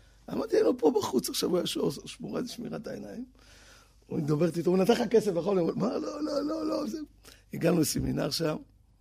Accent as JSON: {"language": "Hebrew", "town": "Tel Aviv", "region": "Tel Aviv District", "country": "Israel", "tie": "born or raised there", "said": "גדלתי בדרום תל אביב, אחרי זה עברתי לפנימיה, אחרי זה קיבוץ."}